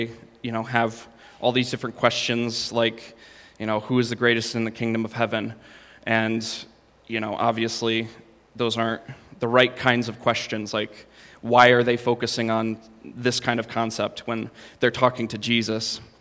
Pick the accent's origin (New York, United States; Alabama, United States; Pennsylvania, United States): New York, United States; but I got stuck, and I, you know, as a New Yorker, I did everything I could to get it unstuck.